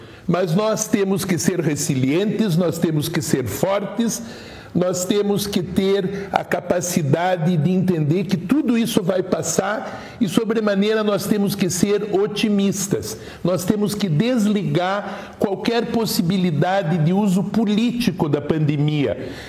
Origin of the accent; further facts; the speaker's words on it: Italy; Eu sou italiano, eu tenho ânima e core, alma e coração.